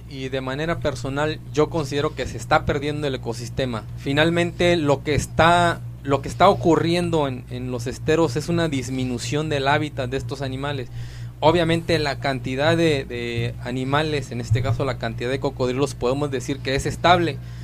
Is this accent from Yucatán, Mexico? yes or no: no; Lázaro Cárdenas, Michoacán, Mexico; Yo soy nativo de aquí de Lázaro Cárdenas, pero somos de los nativos jóvenes, ¿no? De los nativos de aquí del municipio.